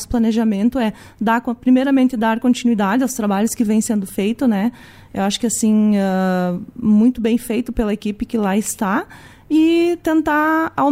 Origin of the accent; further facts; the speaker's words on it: Tenente Portela, Rio Grande do Sul, Brazil; Eu venho do município de Tenente Portela, né?